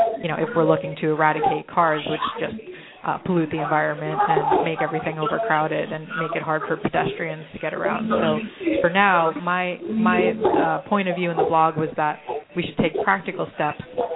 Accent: Queens, New York, United States; Queens, where I grew up. And then once I moved to Manhattan, I got rid of my car, and it just, for me as a New Yorker

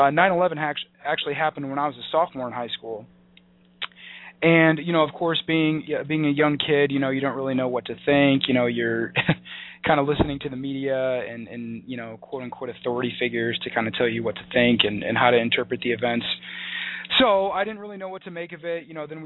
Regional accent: Omaha, Nebraska, United States; So anyways, born and raised in Omaha, went to high school in Omaha, Omaha Central High School.

